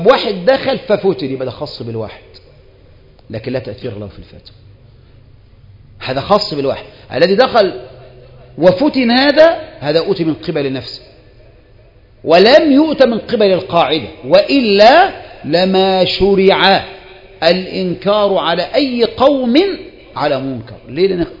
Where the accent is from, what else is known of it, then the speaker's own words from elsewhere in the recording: Egypt; وانا مصري